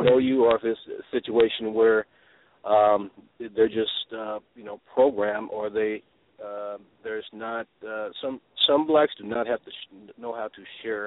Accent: Texas, United States; I am a born and raised in Texas, diehard

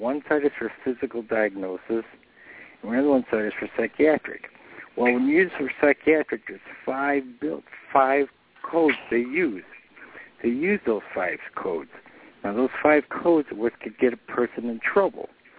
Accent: Birmingham, West Midlands, United Kingdom; now in Maine, United States; from Brum. Where am I at now? I'm in Maine.

